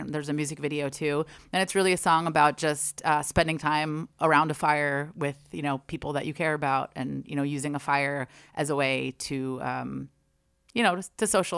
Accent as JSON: {"language": "English", "town": "Long Island", "region": "New York", "country": "United States", "said": "I'm from Long Island, so it's like"}